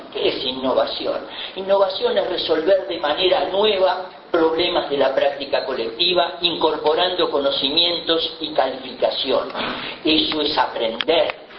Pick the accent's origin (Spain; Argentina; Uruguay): Uruguay; somos los uruguayos y las uruguayas de esta época